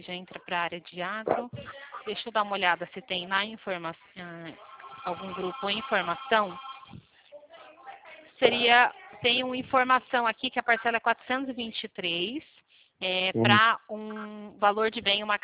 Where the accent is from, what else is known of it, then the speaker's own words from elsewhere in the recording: Limeira, São Paulo, Brazil; Eu sou daqui da cidade de Limeira, não sei se você já conhece, ouvi falar, interior de São Paulo.